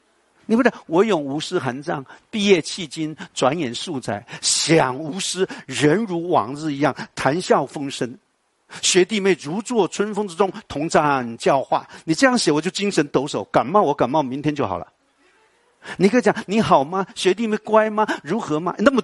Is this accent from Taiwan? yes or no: no; Hui'an, Fujian, China; accent: Hui'an; 这是就是我爸爸传的调，所以你会听见啪啪啪都用这个调，习惯了，就我们的惠安的腔